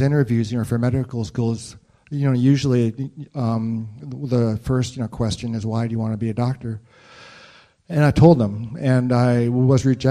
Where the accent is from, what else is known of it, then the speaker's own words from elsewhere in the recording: Los Angeles, California, United States; And I was born in Los Angeles, raised in the San Fernando Valley in the, you know, 50s and 60s.